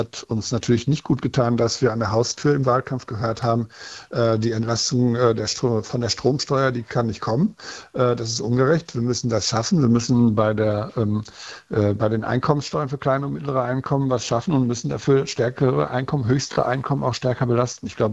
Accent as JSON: {"language": "German", "region": "North Rhine-Westphalia", "country": "Germany", "said": "die Arbeitsplätze an der Ruhr beispielsweise, wo ich herkomme"}